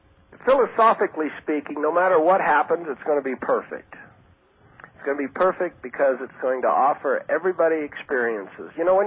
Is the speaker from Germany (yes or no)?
yes; Germany; I mean, I'm from Germany.